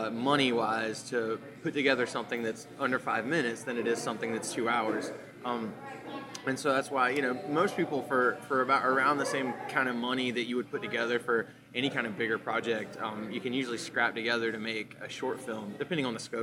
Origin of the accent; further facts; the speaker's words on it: Rock Hill, South Carolina, United States; we're from Rock Hill, who had, the 21 Questions won the first film festival in, as far as I know, that's ever taken place in Rock Hill.